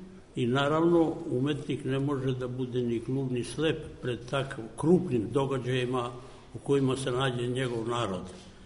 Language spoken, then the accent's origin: Serbian; Kosovo; ja sam sa Kosova prognan, moje ognjište tamo trajalo je vekovima.